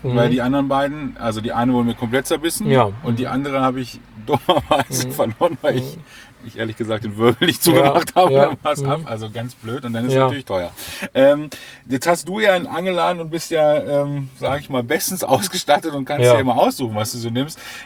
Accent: Bavaria, Germany; Mit dem habe ich bisher sehr gut auf Hecht gefangen bei uns in Bayern, muss ich sagen.

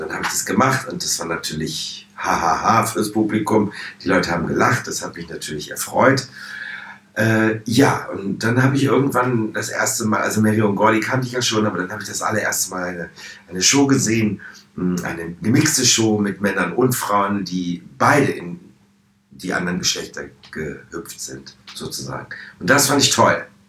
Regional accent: Lower Saxony, Germany; in einer freien Theatergruppe auf dem Lande, näher Hannover, wo ich groß geworden bin.

